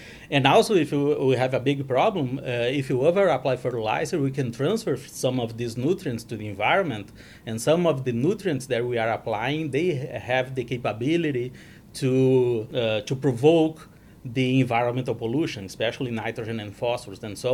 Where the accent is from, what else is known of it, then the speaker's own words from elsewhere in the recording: Brazil; English is a second language; I'm originally from Brazil, and my parents, they are farmers in southern Brazil, and we were farming for probably 50 years over there. I'm the first generation in college